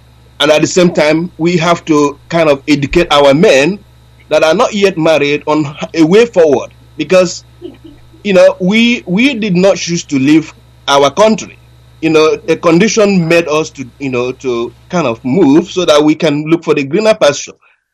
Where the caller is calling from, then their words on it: Wellington, New Zealand; I'm calling you from New Zealand. Wellington.